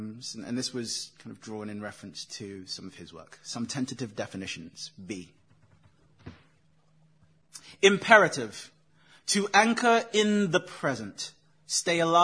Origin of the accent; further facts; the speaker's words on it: London, United Kingdom; So I was raised in London, came up through southeast London